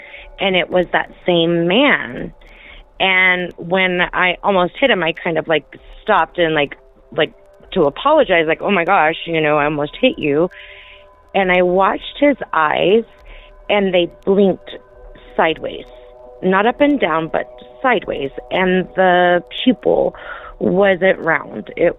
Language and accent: English; St. George, Utah, United States; I am from St. George, Utah.